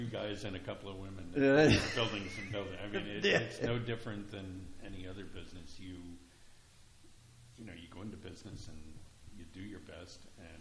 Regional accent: Whitehouse, New Jersey, United States; I grew up in East White House. My grandfather had a farm next to the East White House firehouse, and we grew up on Lamington Road.

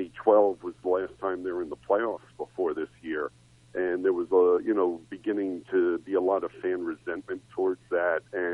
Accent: Manhattan, New York, United States; I know I said I grew up in Manhattan and, you know, I was close to Madison Square Garden

